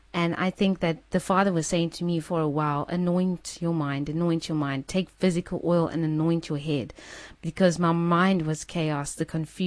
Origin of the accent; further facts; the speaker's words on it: South Africa; We South Africans, I don't know how it is overseas. I'm South African and talk about South African.